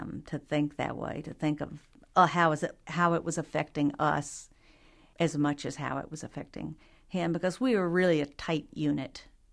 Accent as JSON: {"language": "English", "region": "the South", "country": "United States", "tie": "born or raised there", "said": "an important part of a little girl growing up in the South."}